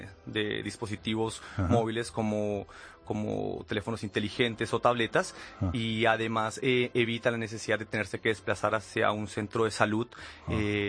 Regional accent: Colombia; Soy colombiano.

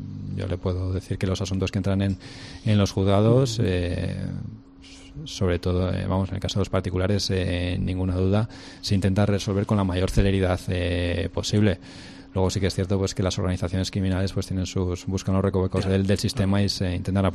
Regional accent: Santander, Cantabria, Spain; soy de Santander, llevo 9 años ejerciendo aquí en Cataluña

